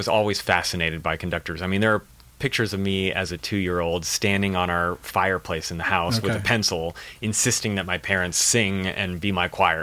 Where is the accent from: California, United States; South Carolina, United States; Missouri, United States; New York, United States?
California, United States; San Diego; Well, I grew up primarily in San Diego, so that was, I was SoCal raised